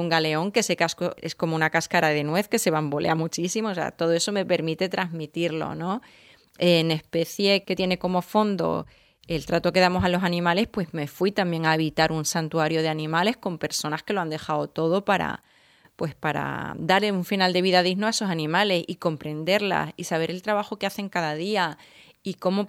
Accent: Seville, Andalusia, Spain; also born or lived in Extremadura; Sí, bueno, yo nací en Sevilla. Me he criado pues siempre con vínculos en el sur, entre Extremadura y Andalucía.

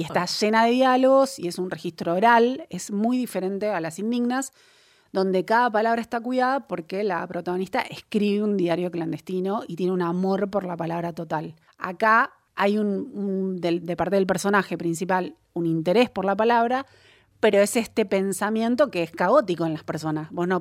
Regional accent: Argentina; muchos argentinos, no quiero decir la mayor parte, muchos argentinos venimos de España, ¿no?

